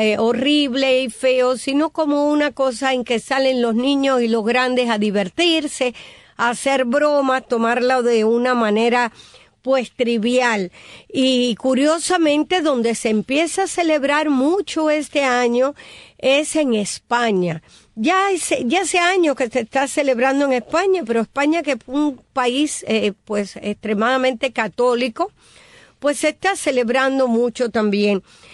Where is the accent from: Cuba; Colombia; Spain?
Cuba; moved away; Nosotros en Cuba, yo vine a enterarme de Halloween cuando llegué a este país.